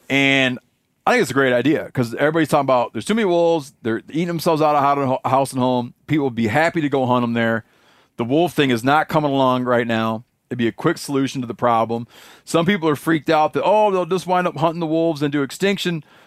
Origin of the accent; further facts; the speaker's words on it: Michigan, United States; So like Isle Royale in my home state, It's an island up in Lake Superior.